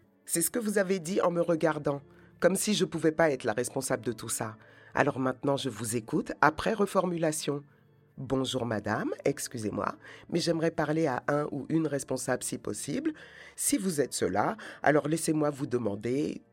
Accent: Senegal; now in Nancy, France; Je viens du Sénégal. J'ai 25 ans. J'habite Nancy. Depuis 4 ans. Quai Claude Lelorrain.

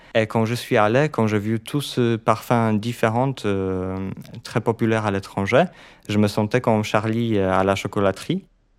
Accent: Poland; J'ai grandi en Pologne.

